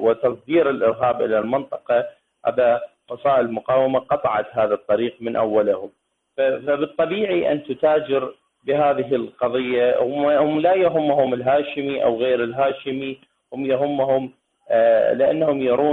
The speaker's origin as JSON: {"language": "Arabic", "country": "Iraq", "said": "من العراق."}